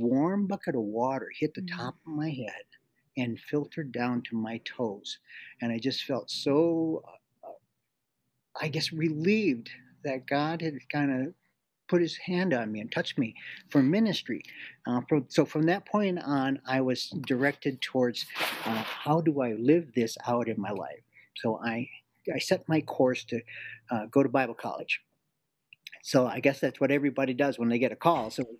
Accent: Grand Rapids, Michigan, United States; now in Albuquerque, United States; from Grand Rapids, Michigan area. I'm a Pokagon Band Potawatomi member from Southwest Lower Michigan, and that's where most of my family is from, that area.

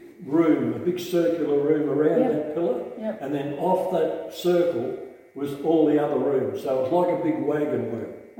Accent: Geelong, Victoria, Australia; now in White Cliffs, Australia; But I came from Geelong

